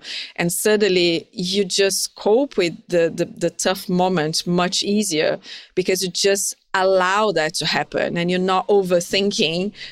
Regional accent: Brazil; now in London, United Kingdom; I'm from Brazil, so the sun really gives me a lot of energy.

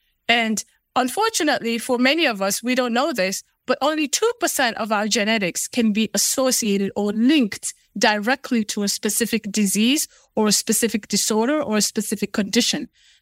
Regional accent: Sierra Leone; born there; So I was born in Sierra Leone, West Africa. So I am Fulani by nature.

